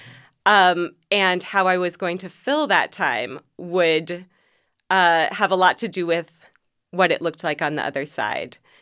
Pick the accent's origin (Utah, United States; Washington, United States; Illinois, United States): Washington, United States; Seattle; born or raised there